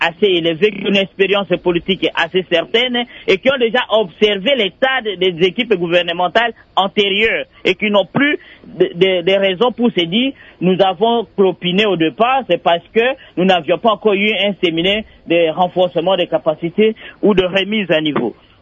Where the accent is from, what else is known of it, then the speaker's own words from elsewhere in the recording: Katako-Kombe, Sankuru, DR Congo; chez nous, à Katakokombe, là-bas, les gens meurent de faim.